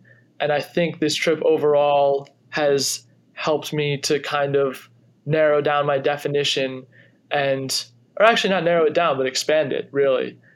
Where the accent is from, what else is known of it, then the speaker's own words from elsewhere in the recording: Northeast, United States; growing up in the Northeast with family and finance and business and going to an Ivy League school